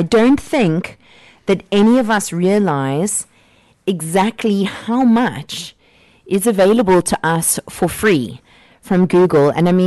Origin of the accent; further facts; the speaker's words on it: Canada; I just can't believe that I'm Canadian.